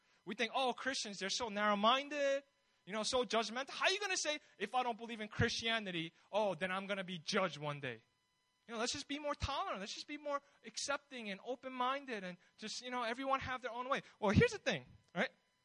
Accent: United States; I'm not an expert on politics. I'm from America, so excuse me.

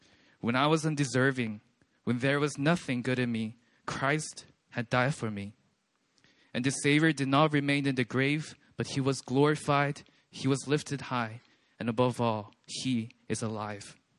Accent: Seoul, South Korea; I grew up here in Seoul, South Korea, and currently I am serving my country, South Korea

